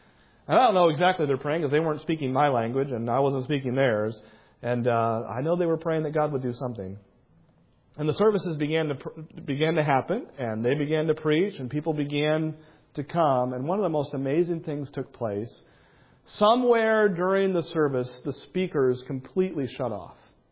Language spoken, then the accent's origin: English; New Hampshire, United States; I grew up in New Hampshire. I graduated from high school in Wisconsin.